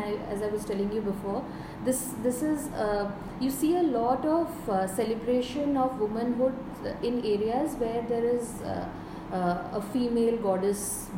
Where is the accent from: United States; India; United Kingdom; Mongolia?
India; Odisha; born there; I was born in Odisha, brought up it was, but I've spent quite a substantial part of my life. That's my native place.